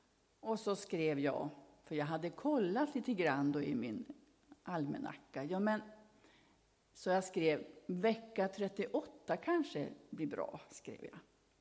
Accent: Robertsfors, Västerbotten County, Sweden; han bor ju vid kusten där jag kommer ifrån i Robertsfors.

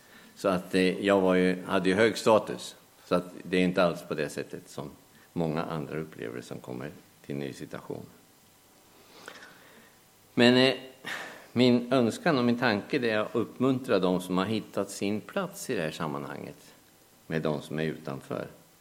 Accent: Wallonia, Belgium; now in Sweden; då var någon som kom från Vallonien i Belgien. Det är därifrån vi kommer.

